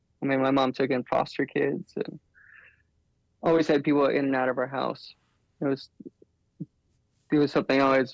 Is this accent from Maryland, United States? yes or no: no; Alaska, United States; I grew up around the Kinnick area, so I'm a Valley kid.